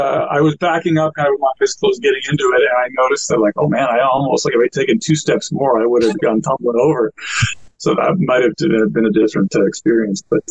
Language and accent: English; Canada; So really a bucket list thing for me as a musician and as a Canadian, too.